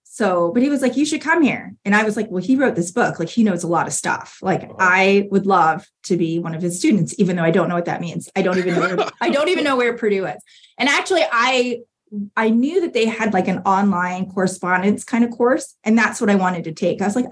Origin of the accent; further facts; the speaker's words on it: Canada; now in United States; moving to the United States because I grew up in Canada.